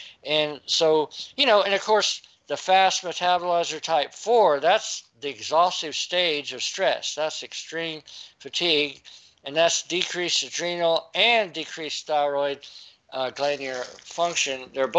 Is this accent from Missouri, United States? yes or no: no; Fort Walton Beach, Florida, United States; they train in Hurlburt Airfield, where I grew up in Fort Walton Beach, Florida